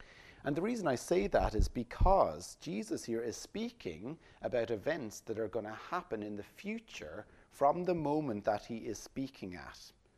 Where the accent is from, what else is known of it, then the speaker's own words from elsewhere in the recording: Tipperary, Ireland; Some of you know I'm from Tipperary, and in Tipperary we have the Galty Mountains.